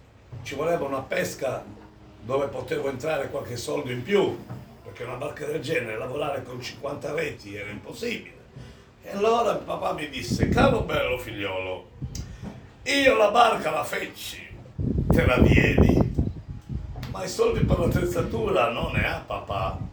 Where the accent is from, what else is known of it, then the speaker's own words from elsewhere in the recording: Sant'Antioco, Sardinia, Italy; io in continente non ci vado, preferisco vivere nella mia terra, nella mia amata Sant'Antioco.